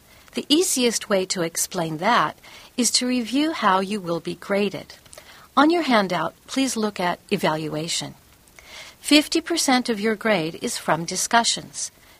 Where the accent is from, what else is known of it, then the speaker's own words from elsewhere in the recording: United States; now in Japan; I'm from the United States. I've been living in Japan for 3 years, so I only speak a little Japanese.